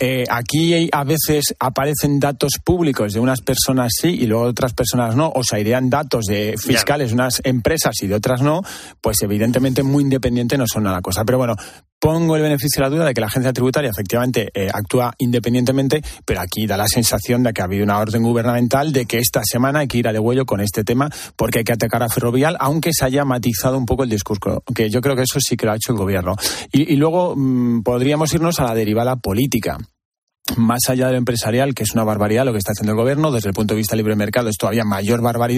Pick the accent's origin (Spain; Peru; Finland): Spain; como español y ciudadano